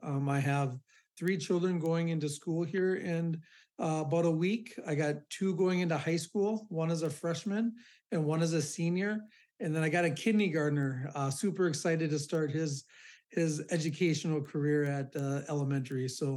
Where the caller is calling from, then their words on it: Ham Lake, Minnesota, United States; And today I live in Ham Lake. So I'm coming from you today in Ham Lake in Oka County.